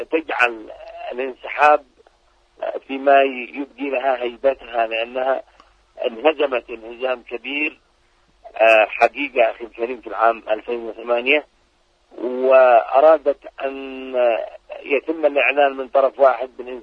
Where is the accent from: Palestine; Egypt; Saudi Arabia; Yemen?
Yemen; العدوان الذي حصل على بلدنا اليمن